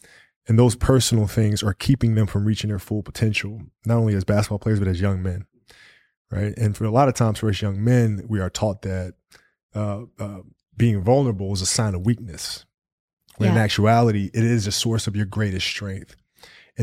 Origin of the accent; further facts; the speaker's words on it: Italy; I grew up in Italy, so I played a lot of soccer.